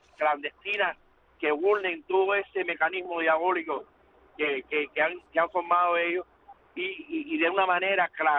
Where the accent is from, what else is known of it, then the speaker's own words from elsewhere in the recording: Cuba; Dios bendiga a Colectivo de Radio Mantí y a mi pueblo de Cuba.